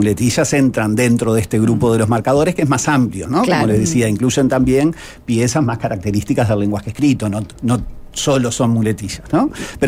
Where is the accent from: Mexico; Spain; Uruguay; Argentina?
Uruguay; muchísimas funciones discursivas en nuestro país, y por eso es que muchas veces nos identifican como uruguayos por el uso de ta